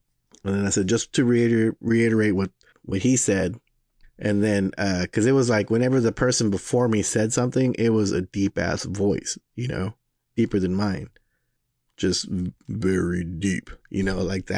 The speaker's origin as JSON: {"language": "English", "region": "Texas", "country": "United States", "tie": "born or raised there", "moved": "yes", "said": "trying to lose my Texanish while I'm up here. It's really hard. You know, it's gotten me, you know, so growing up in Texas, like if you didn't say sir or ma'am"}